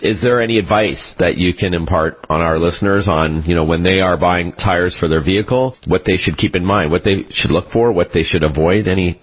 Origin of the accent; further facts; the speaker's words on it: Canada; something as a Canadian I can relate to.